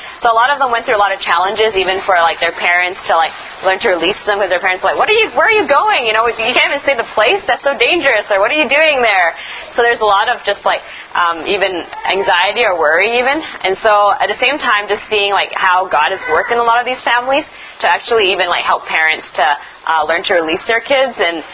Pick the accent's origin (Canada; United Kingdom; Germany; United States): Canada; It's like, oh, we're Canadian.